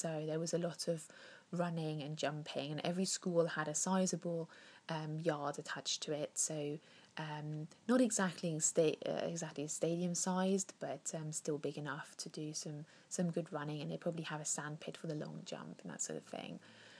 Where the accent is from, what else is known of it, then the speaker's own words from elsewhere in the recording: East Germany, Germany; when I was growing up in East Germany